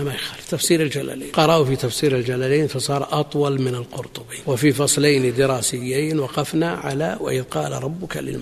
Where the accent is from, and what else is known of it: Buraydah, Al-Qassim, Saudi Arabia; born or raised there